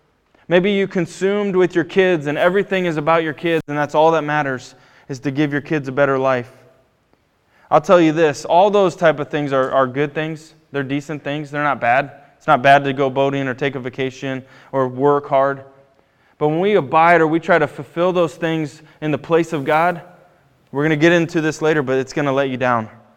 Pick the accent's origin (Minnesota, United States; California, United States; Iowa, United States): Iowa, United States; Bettendorf; I'm not from here. I'm from the Quad Cities. Rivertown, a little more industrial. Bettendorf was not a farm town.